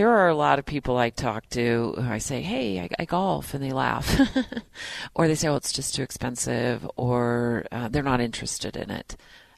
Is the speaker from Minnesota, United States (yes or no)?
no; Arizona, United States; now in Utah, United States; I think even $150 to $200 around where I grew up in Arizona, because so many of those golf courses are privately owned and run.